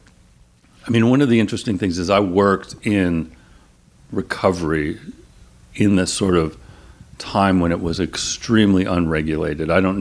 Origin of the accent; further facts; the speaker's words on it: Claremont, California, United States; I grew up in Claremont, which is like 30 miles east of here. It's a college town.